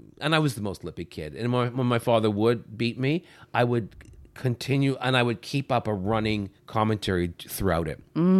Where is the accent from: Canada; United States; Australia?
Canada; Ontario; also born or lived in North Bay; I grew up in Canada. I grew up in two places. The first 9 years, North Bay, which is a small town in northern Ontario, like idyllic.